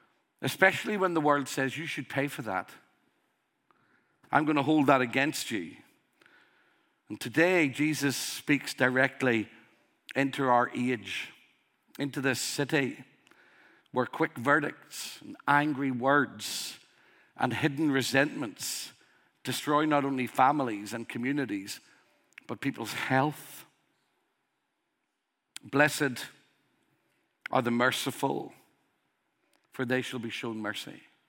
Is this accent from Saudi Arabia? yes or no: no; Northern Ireland, United Kingdom; Growing up in Northern Ireland, I saw a lot of violence.